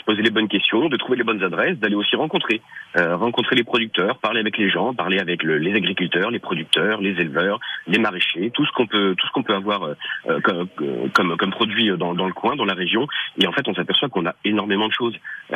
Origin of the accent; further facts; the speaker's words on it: Bourgogne-Franche-Comté, France; je suis originaire de Bourgogne, un petit village viticole en Bourgogne, où on a un petit bout de terrain où mes parents ont des vignes, et le lieu s'appelle le Tout du Cru.